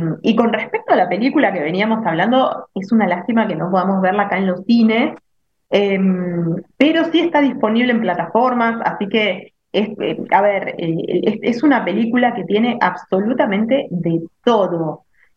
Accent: Argentina; Así que te lo firmo, que soy de acá de Argentina, que eso sucede.

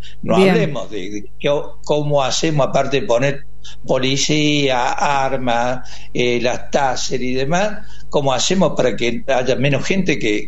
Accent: Córdoba, Argentina; Yo soy cordobés también, por supuesto.

